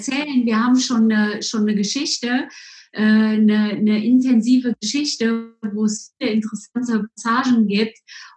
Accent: North Rhine-Westphalia, Germany; Also ich komme aus dem Rheinland und war einfach nur ein Jahr in Bielefeld.

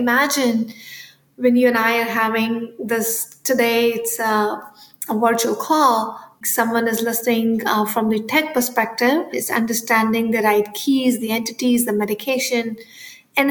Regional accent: India; Like, I grew up in India

